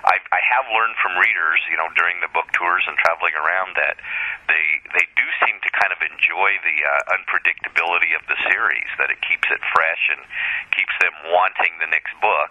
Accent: Wyoming, United States; when I was growing up in Wyoming and in the Mountain West

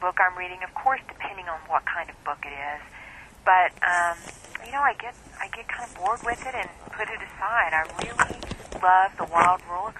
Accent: Ohio, United States; now in Texas, United States; You know, I grew up in Ohio. I live in Texas now, but I grew up in Ohio, Western Ohio, which is a little ways away from, you know, Amish country.

